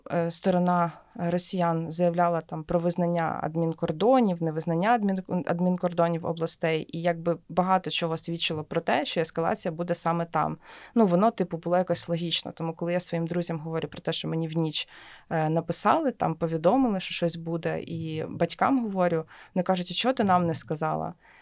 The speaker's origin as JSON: {"language": "Ukrainian", "town": "Kyiv", "region": "Kyiv City", "country": "Ukraine", "tie": "born or raised there", "said": "коли ми під'їжджали до Києва, люди навпаки з Києва виїжджають. А я їду і думаю, блін, типу, це моє рідне місто"}